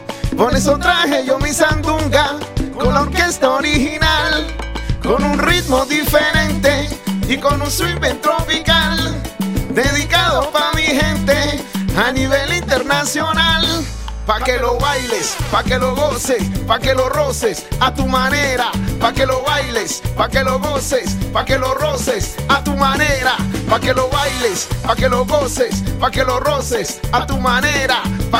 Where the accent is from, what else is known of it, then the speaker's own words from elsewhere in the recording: Chocó, Colombia; moi, je viens de la côte pacifique de la Colombie. Choco, donc c'est la région vraiment, c'est black man et voilà, c'est mes origines.